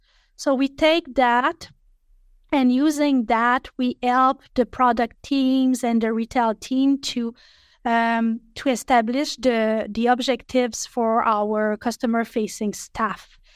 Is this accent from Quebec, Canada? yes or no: yes; Montreal, Quebec, Canada; now in Toronto, Canada; I'm French from Montreal, but I live in the GTA.